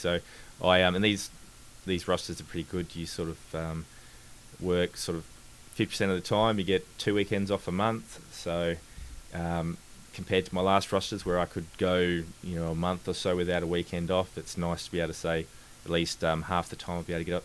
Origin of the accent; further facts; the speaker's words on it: Perth, Western Australia, Australia; So I'm from Perth, I think as you are as well.